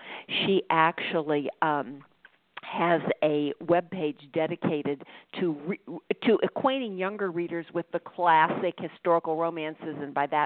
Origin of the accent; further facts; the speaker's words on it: Midwest, United States; And because I'm a Midwesterner, I resonated with the book on that level.